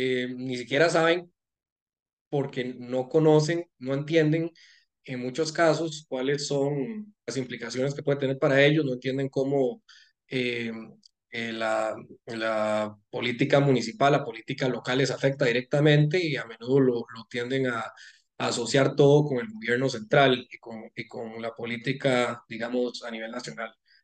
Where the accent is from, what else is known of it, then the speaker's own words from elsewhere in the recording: Alajuela, Costa Rica; como en Costa Rica, por ejemplo, en Alajuela, decimos Melcochón, para el ejemplo, yo soy de Alajuela.